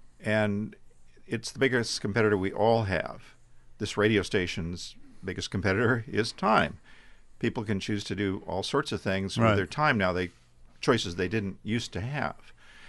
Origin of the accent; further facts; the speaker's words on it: Pendleton, Oregon, United States; And prior to that, a short collegiate career in New England. And then I grew up in Pendleton.